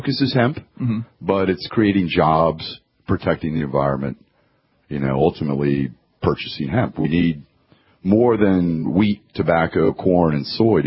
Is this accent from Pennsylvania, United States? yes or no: yes; Pennsylvania, United States; And Pennsylvania is the fifth largest producer of lime, and we're from Hempfield Township, Lancaster County.